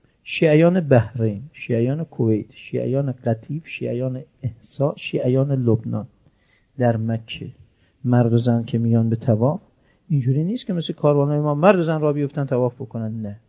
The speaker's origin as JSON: {"language": "Persian", "country": "Iran", "said": "شرمساریم بگیم ما ایرانی هستیم."}